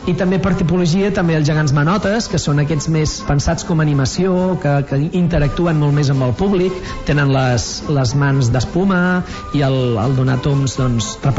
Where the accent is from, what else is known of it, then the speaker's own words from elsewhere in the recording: Reus, Catalonia, Spain; Jo sóc de Reus i, per tant, reivindico els gegants de Reus